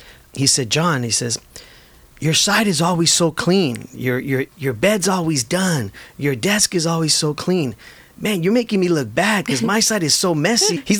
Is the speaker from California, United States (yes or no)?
yes; Santa Ana, California, United States; I was one of those kids we were those kids growing up in Santa Ana. I grew up on Highland and Flower. I went to the Boys and Girls Club literally almost every day.